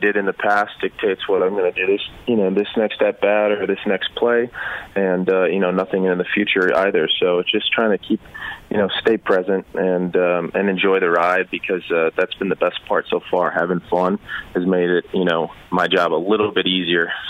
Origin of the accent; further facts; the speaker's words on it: Cleveland, Ohio, United States; taking part in the first All-Star Game festivities back in my hometown of Cleveland would be, you know, a dream come true.